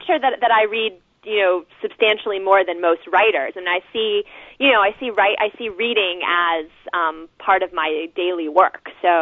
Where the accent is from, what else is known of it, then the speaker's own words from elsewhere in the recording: Washington, District of Columbia, United States; And in fact, you know, growing up in Washington, D.C., my parents were kind of dismayed at the fact that when I was younger, I really had no interest in current events at all.